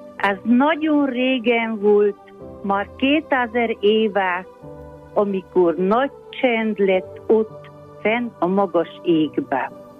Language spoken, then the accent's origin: Hungarian; Moldava nad Bodvou, Košice Region, Slovakia